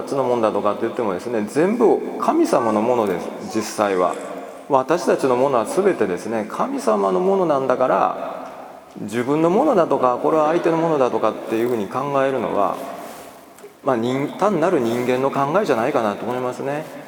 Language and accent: Japanese; Kobe, Hyogo, Japan; 実は私神戸出身ですから、神戸出身なんですね。で神戸はまあ伝統的に今も昔もヤクザの多いあの町でですね、